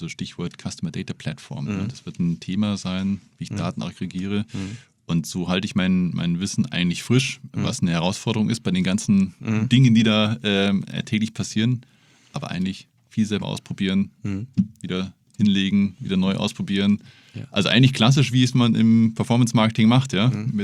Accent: Munich, Bavaria, Germany; Und als Münchner kommt man immer sehr, sehr gerne nach Hamburg

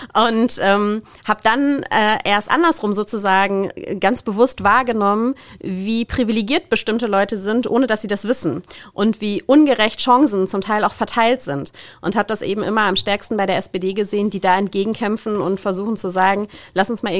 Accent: Castrop-Rauxel, North Rhine-Westphalia, Germany; Ich bin in Castrop-Rauxel aufgewachsen, lebe da auch heute

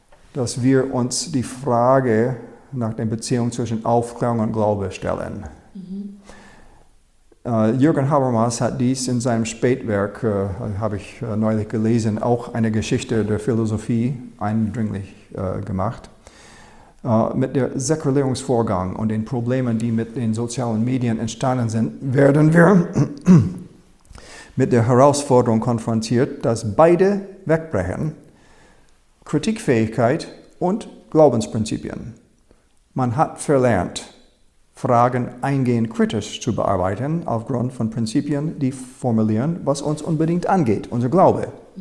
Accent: United States; Als Amerikaner habe ich zwei Werke von dem Revolutionär Thomas Paine gefunden, ins Deutsch übersetzt.

